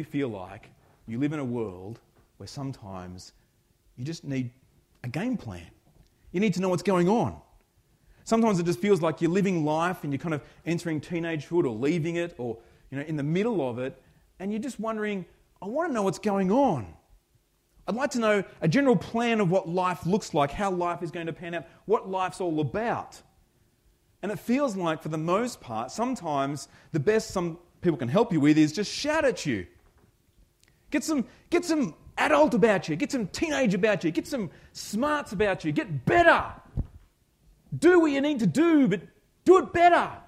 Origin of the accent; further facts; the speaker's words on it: New South Wales, Australia; I'm a foreigner to this land. I'm not from the great nation of Victoria. I'm from New South Wales originally. And so I've been 7 years in Victoria.